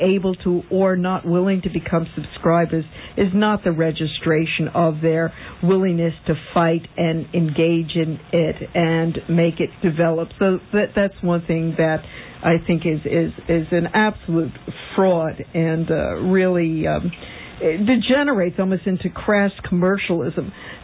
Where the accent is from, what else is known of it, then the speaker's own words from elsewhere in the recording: Westchester, New York, United States; Okay, hi. … from Westchester.